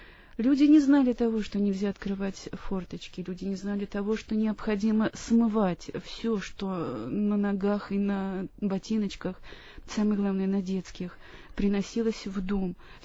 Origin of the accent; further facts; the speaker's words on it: Uzlovaya, Tula Oblast, Russia; Я из Тульской области, город Узловая.